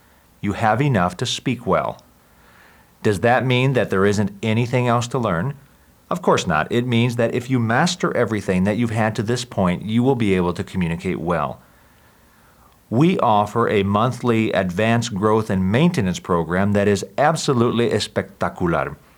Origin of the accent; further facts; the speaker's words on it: Puerto Rico; I am from Puerto Rico and my wife is from Costa Rica.